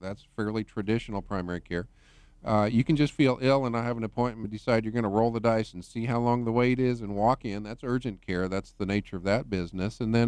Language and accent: English; Oklahoma, United States; now in Louisiana, United States; Oklahoman, yes.